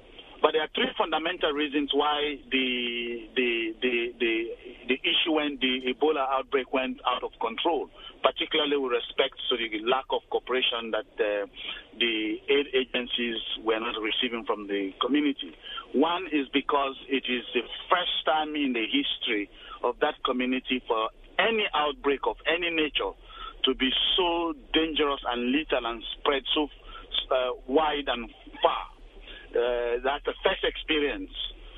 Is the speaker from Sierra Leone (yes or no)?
yes; Northern Province, Sierra Leone; I'm actually from Sierra Leone and close to the Guinea border.